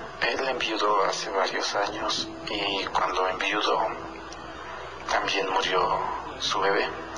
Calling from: Pachuca, Hidalgo, Mexico; de Pachuca.

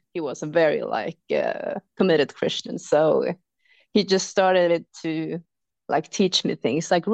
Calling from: Norway; I'm from Norway.

